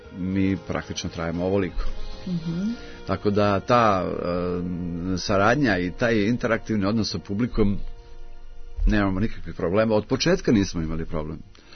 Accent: Zemun, Belgrade, Serbia; u mom rodnom gradu, Zemunu

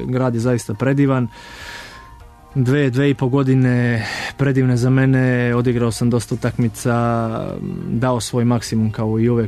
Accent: Lovćenac, Vojvodina, Serbia; mi smo oboje iz Lovćenca

